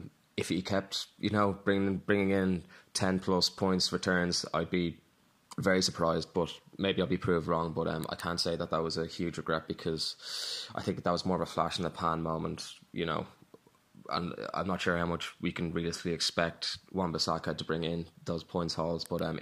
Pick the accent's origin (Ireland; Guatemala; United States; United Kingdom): Ireland; Dublin, Leinster; I'm from Dublin, Ireland, and I run a media production company here in Dublin.